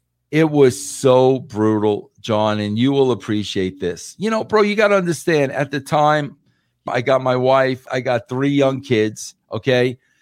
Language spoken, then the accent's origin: English; New York City, New York, United States; being a New Yorker, they thought that I would be good for that show.